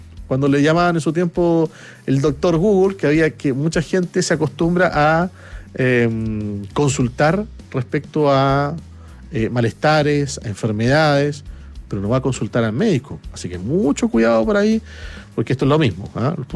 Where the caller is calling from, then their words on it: La Florida, Santiago Metropolitan Region, Chile; de la Florida.